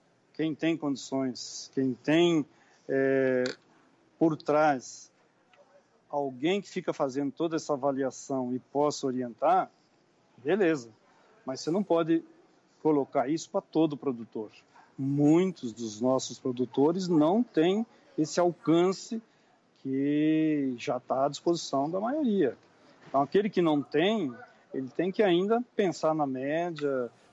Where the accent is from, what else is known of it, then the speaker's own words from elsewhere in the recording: Jarinu, São Paulo, Brazil; Jarinu é meu local, a minha terra é em Jarinu, então estou por lá.